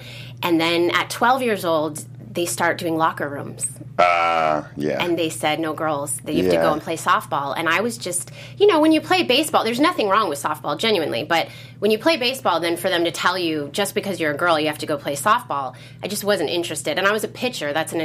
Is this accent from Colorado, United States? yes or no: yes; Boulder, Colorado, United States; I grew up in Boulder. There were not a lot of other brown people even, let alone black people.